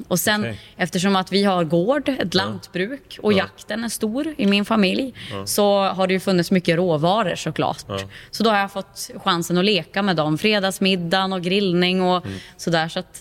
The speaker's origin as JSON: {"language": "Swedish", "region": "Jämtland County", "country": "Sweden", "tie": "born or raised there", "said": "Jag är uppvuxen i Jämtland."}